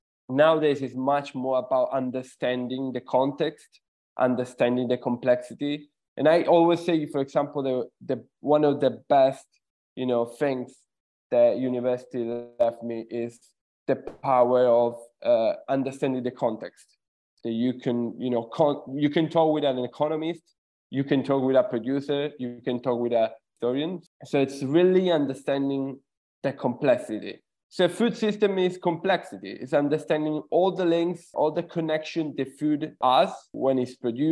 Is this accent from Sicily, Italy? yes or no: yes; Sicily, Italy; English is a second language; I'm originally from Sicily, Italy. It's a beautiful place where food is a great part of culture.